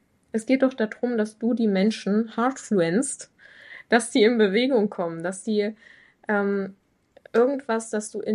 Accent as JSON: {"language": "German", "region": "Thuringia", "country": "Germany", "tie": "born or raised there", "said": "Ich komme ja aus Thüringen ursprünglich, bin ich groß geworden."}